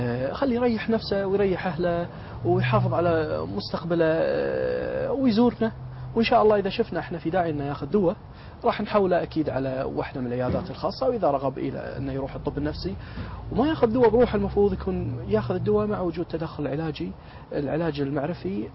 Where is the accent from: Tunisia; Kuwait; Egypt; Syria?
Kuwait; شيء شعبي شديد جدا عندنا بالكويت